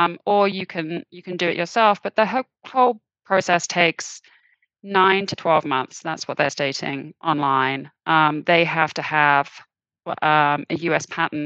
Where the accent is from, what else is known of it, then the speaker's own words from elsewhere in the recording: United Kingdom; now in United States; I'm not from Kansas either. I am originally British.